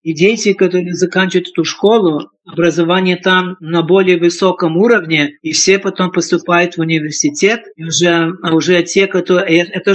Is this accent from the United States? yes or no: yes; United States; когда я рос в Америке, когда мы приехали в 51-м году